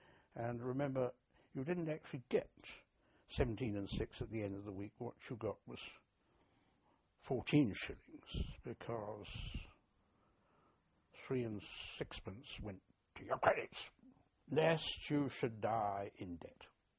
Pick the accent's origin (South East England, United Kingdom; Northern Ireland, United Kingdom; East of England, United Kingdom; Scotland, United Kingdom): South East England, United Kingdom; Oxford; because I'd been born and brought up in Oxford, I would naturally have gone in the Oxen and Bucks.